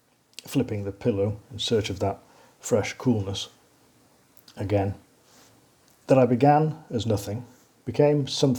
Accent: England, United Kingdom; born there; I was born in October 1967 in England

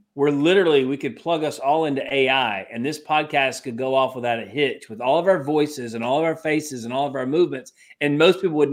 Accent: England, United Kingdom; Why? I'm English, for heaven's sakes.

